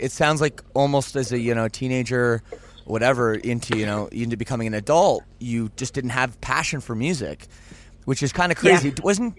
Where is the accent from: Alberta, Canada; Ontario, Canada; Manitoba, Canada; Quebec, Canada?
Ontario, Canada; Toronto; I'm from Toronto.